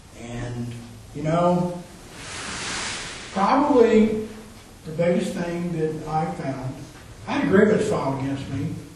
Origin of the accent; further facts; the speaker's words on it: Florida, United States; also born or lived in Arizona; I grew up in Florida, I lived in Arizona, I've been to Scotland, been to South America, places like that, you know.